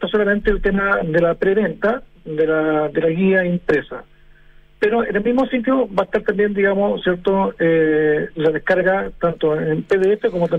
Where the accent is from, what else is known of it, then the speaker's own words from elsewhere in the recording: Osorno, Los Lagos, Chile; also born or lived in Puerto Montt; now in Santiago, Chile; yo soy del sur, nací en Osorno, pero vivimos harto año en Puerto Montt, más de 12, 15 años, por ahí. Y nosotros hace más o menos 5 años nos venimos a Santiago.